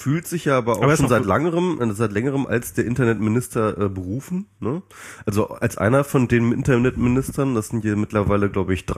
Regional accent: Hanover, Lower Saxony, Germany; ich komme aus Hannover, deswegen, ja, ja.

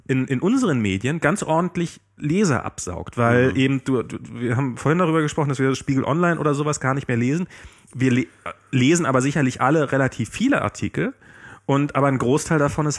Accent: East Germany, Germany; Ich bin Ossi.

